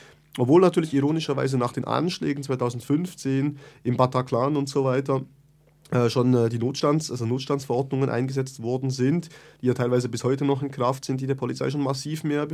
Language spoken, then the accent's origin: German; Bern, Switzerland; Ich komme aus Bern, ich bin in der Reitschule Bern aktiv